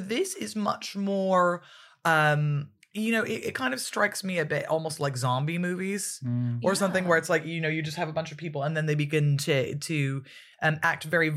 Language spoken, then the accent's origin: English; Aachen, North Rhine-Westphalia, Germany; English is a second language; Well, here I am in, you know, Metz. I'm from Aachen, so, you know, it's going to take a little while to get back there.